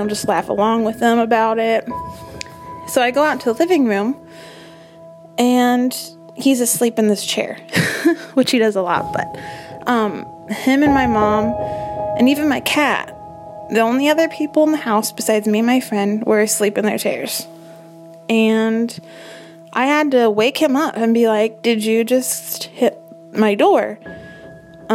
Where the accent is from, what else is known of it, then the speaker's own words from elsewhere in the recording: Galesburg, Illinois, United States; I'm from Galesburg, Illinois.